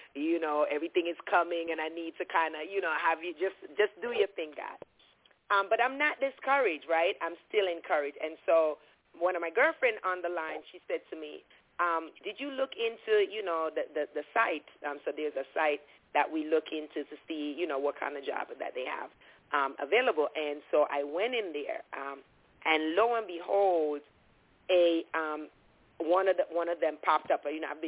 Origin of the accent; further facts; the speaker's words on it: Jamaica; realized you're from Dominica. I'm from Jamaica.